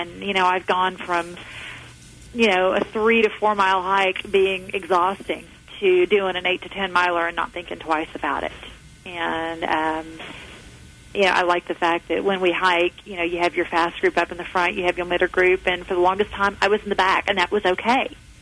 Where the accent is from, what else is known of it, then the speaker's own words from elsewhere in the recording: Arkansas, United States; I had no idea the beauty that we have right here in Kansas. I'm from Arkansas originally. We've lived in the southeast